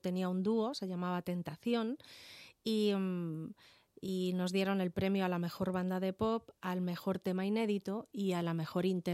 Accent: Herencia, Castilla-La Mancha, Spain; now in Madrid, Spain; yo soy de Herencia, un pueblecito de Ciudad Real. Y cuando decido venirme a Madrid

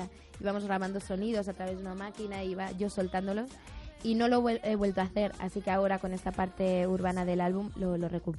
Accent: Madrid, Community of Madrid, Spain; Es como algo muy emocional para mí, pues porque yo soy de Madrid.

